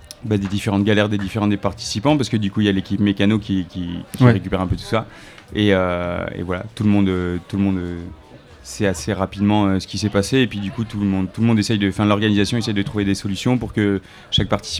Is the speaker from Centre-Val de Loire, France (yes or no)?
no; Lille, Hauts-de-France, France; Moi je viens de Lille